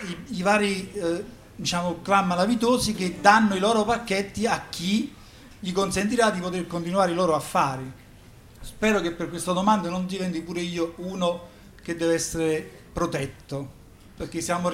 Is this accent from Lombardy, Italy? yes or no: no; Naples, Campania, Italy; Nella mia regione d'origine, io sono napoletano